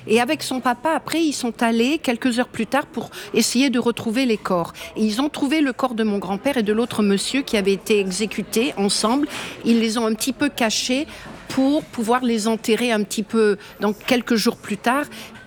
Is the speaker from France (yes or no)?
yes; France; en tant que petite Française blanche